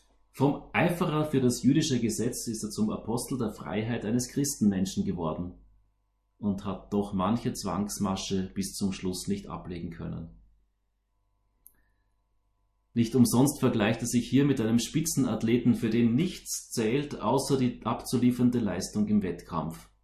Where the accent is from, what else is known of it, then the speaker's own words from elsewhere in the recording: Eastern Austria, Austria; Luzern und die Zentralschweiz habe ich von meiner Heimat im Osten Österreich ausgehend das erste Mal per Velo erkundet.